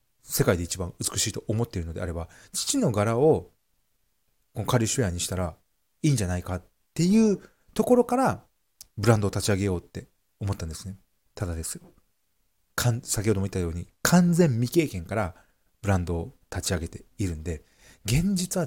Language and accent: Japanese; Okinawa, Japan; 私の地元沖縄県はですね